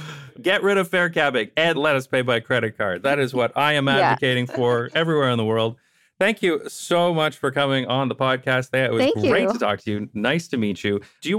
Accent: London, Ontario, Canada; my hometown of London, Ontario, Canada

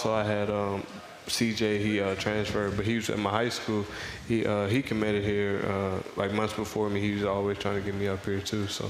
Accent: Missouri, United States; knowing I'm from Missouri, is a blessing, to be honest.

